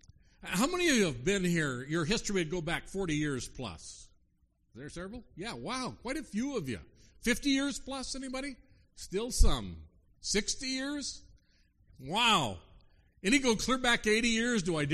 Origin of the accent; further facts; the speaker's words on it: Montana, United States; My wife is from Missouri. I grew up in Montana.